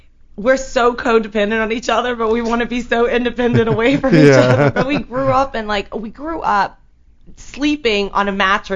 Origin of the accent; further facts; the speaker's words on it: the South, United States; accent: southern; Yeah, I still feel like I kind of have an accent. I work on my accent.